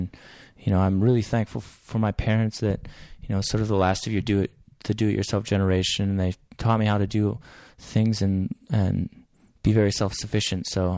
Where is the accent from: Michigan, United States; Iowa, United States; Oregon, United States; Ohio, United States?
Iowa, United States; born there; Well, you know, I was born in Northeast Iowa. And my on a dairy goat farm